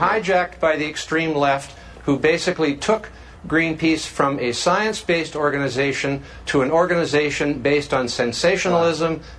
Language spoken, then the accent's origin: English; Canada; being a Canadian